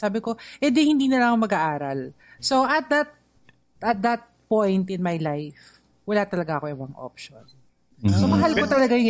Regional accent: Makati, Metro Manila, Philippines; I grew up sa Makati na.

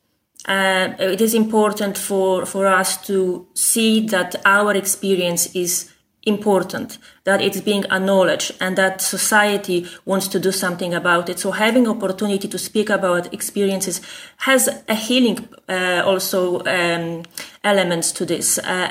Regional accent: Poland; English is a second language; But people can hear my accent, and the moment I open my mouth, this is where usually the discrimination starts. But I also experience discrimination in access to employment or accommodation. Like, I was told by a landlord that they don't rent out to Polish people

